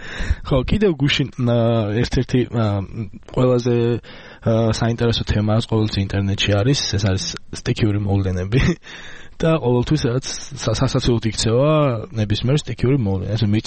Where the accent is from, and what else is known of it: Tbilisi, Georgia; born or raised there